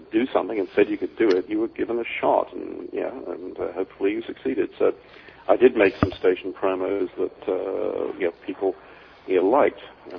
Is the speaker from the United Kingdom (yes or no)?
yes; England, United Kingdom; moved away as an adult; also born or lived in Libya; now in Australia; I was born and educated in England. I had a spell in Libya when I was a child.